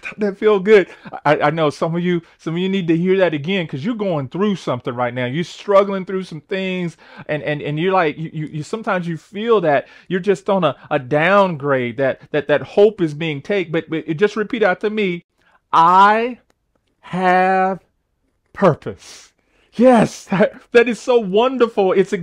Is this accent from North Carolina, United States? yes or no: yes; McLeansville, North Carolina, United States; I remember as a young boy growing up in McLeansville, I used to lay on the side of a hill